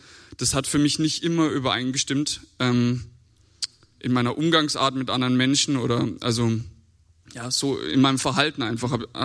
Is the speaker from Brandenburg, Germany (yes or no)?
no; Langensteinbach, Baden-Württemberg, Germany; Ich komme hier aus Langsteinbach. Ich bin 23.